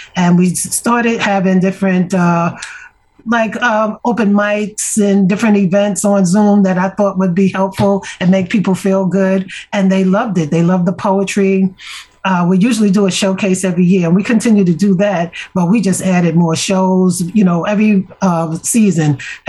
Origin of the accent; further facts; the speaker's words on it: Brooklyn, New York, United States; But when I was growing up in Brownsville, it was very much, you know, a very loving place, a cultural mecca for African Americans.